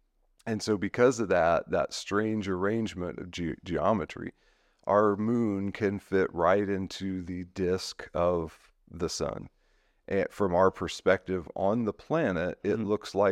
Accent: Illinois, United States; I come from Illinois. So we just had one, I think it was in 2016.

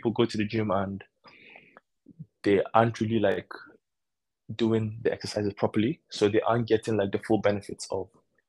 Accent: Abuja, Federal Capital Territory, Nigeria; as a guy growing up in Abuja and in Nigeria actually, like sports is a big thing.

